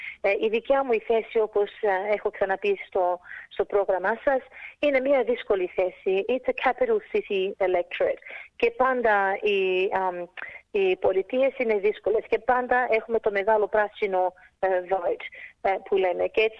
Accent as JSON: {"language": "Greek", "country": "Greece", "lives_now": "Australia", "said": "Σαν Ελληνίδα όμως είμαι πάρα πολύ υπερήφανη που κατάφερα να αντιπροσωπεύσω και τους Έλληνες και τους Αυστραλούς στην Βουλή της Δυτικής Αυστραλίας."}